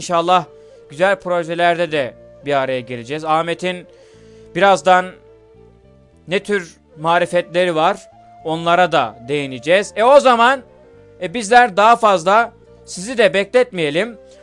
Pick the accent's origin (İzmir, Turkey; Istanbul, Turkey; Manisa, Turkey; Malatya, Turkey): Manisa, Turkey; Soma; Bugün mikrofonlar memleketim Manisa Soma'da.